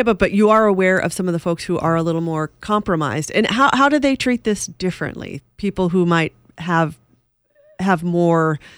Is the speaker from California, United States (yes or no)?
yes; California, United States; I'm from California, so it's a little different.